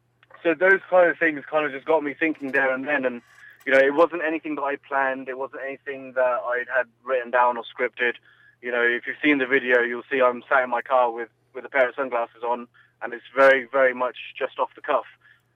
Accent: England, United Kingdom; I was born here, bred here. I'm just as British as everyone else.

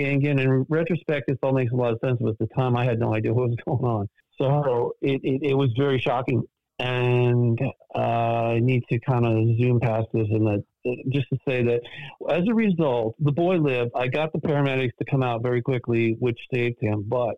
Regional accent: Malibu, California, United States; Okay, so I grew up in Malibu back in the 60s. It's when I moved there when I was like 2.

